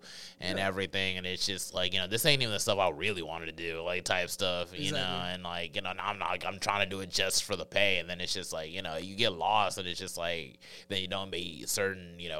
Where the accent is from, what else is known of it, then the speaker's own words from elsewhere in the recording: Charlotte, North Carolina, United States; growing up in Charlotte, I was just like, oh, I can't wait to leave. And it's like, yeah, like when I left Charlotte and went to Durham for college and everything